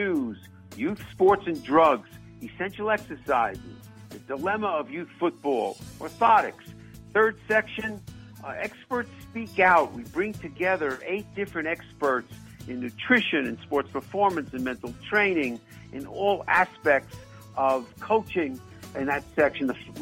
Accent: Massapequa, New York, United States; I'm from Massapequa, Sonny.

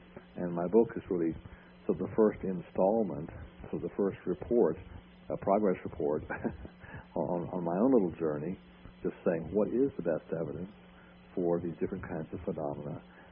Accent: Virginia, United States; It really started out for me as a young boy growing up in Virginia, and just you're very close to nature.

